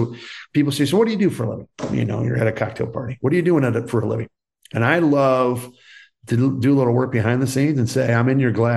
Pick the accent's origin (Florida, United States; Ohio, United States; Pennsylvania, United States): Ohio, United States; Cincinnati; also born or lived in Dayton; And growing up in Cincinnati and Dayton, Ohio, and she growing up in California, and she insisted that we learn about the amazing food and flavor of Mexican food.